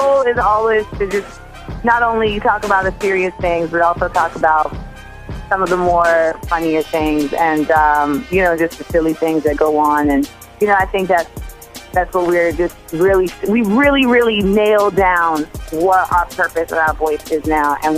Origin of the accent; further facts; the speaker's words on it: Grenada; And also, you know, I am from Grenada. That is my fellow Grenadian brethren.